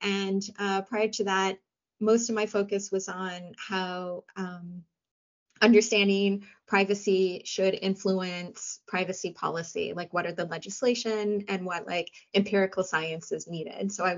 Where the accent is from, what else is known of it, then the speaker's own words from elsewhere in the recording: Michigan, United States; now in Switzerland; I'm from, actually, I grew up in Michigan, which is where Detroit is.